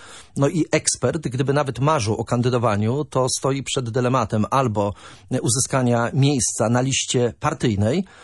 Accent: Gdańsk, Pomeranian Voivodeship, Poland; bo też jeszcze jestem gdańszczaninem od urodzenia.

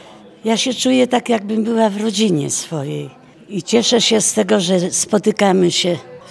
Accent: Słupsk, Pomeranian Voivodeship, Poland; also born or lived in Vilnius, Lithuania; Urodziłam się w Wilnie w 1941 roku. Mając niecałe 5 lat, wyjechaliśmy z Wilna na te tereny do Słupska.

